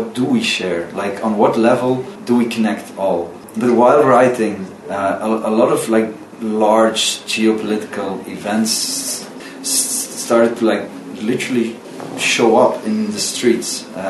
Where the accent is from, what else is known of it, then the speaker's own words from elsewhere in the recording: Brussels, Brussels-Capital Region, Belgium; English is a second language; I am from Brussels, living there since a long time.